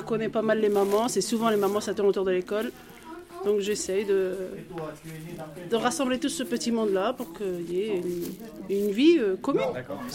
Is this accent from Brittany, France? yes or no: yes; Brittany, France; moved away as an adult; now in Grenoble, France; Je viens de la Bretagne, donc je ne connaissais pas Grenoble, j'ai débarqué à Grenoble en 2000.